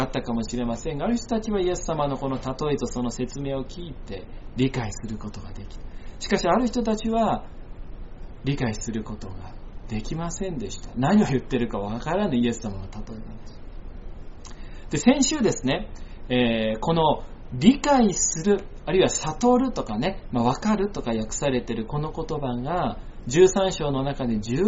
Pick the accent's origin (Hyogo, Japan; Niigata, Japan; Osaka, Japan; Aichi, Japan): Niigata, Japan; Tochio; 僕なんか新潟県の栃尾というとても小さな山に囲まれた町出身、村っていうかね、町ですけど出身なのでね